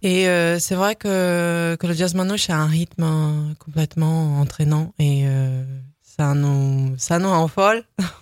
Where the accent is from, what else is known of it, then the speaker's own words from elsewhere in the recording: Brazil; now in France; Je viens du Brésil, mais j'ai dit que je suis savoyenne.